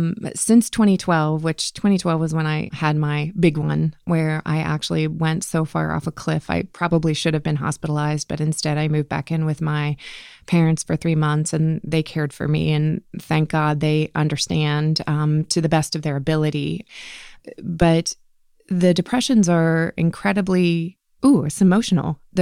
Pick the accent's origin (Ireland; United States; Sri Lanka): United States; Cincinnati, Ohio; So my best friend at the time, which is your wife, actually, was moving away from Cincinnati, my hometown, to Florida.